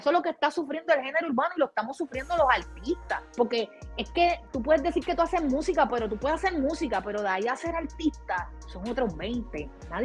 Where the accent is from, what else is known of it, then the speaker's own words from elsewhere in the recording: Puerto Rico; pierdes la esencia de yo como puertorriqueña, que yo sé cuál es el reggaetón duro, que a Puerto Rico le encanta